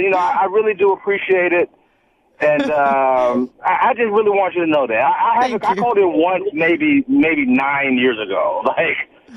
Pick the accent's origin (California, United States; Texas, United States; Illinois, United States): California, United States; Riverside; born there; I was born in Riverside, California.